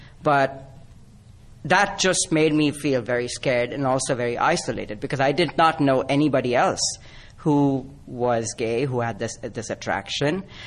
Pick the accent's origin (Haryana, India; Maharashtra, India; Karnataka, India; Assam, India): Maharashtra, India; Mumbai; I grew up in Mumbai, and I lived there through my mid-20s.